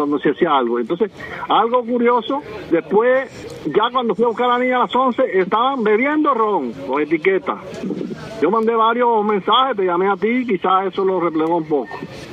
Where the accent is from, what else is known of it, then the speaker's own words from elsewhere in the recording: Cuba; born there; Nacimos en Cuba, somos cubanos y hay que luchar.